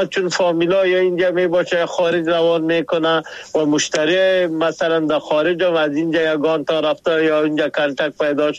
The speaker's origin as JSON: {"language": "Persian", "country": "Afghanistan", "said": "ما شما افغان هستیم"}